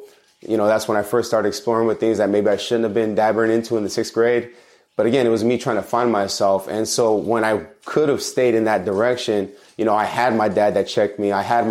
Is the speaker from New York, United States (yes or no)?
no; Pomona, California, United States; Yeah, so born and raised in Pomona, California, which is, you know, not far from here, and grew up in a pretty warm household, supportive household, I would say.